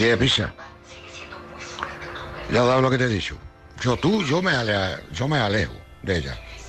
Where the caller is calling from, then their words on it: Cádiz, Andalusia, Spain; de Cádiz.